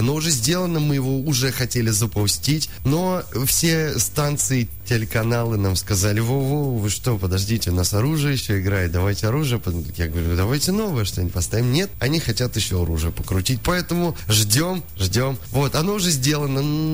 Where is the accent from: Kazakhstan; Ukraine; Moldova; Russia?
Russia; Ufa, Bashkortostan; now in Moscow, Russia; когда я уехал из Уфы, я из Уфы изначально, когда я уехал из Уфы в Москву, я начал, собственно, вот в таком стиле что-то делать